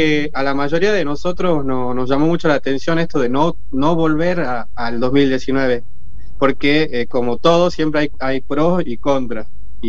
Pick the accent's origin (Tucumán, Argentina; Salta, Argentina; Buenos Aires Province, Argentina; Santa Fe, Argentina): Salta, Argentina; Tartagal; soy estudiante de la ingeniería en perforaciones, soy de Tartagal, a 50 kilómetros de Bolivia, acá bien norte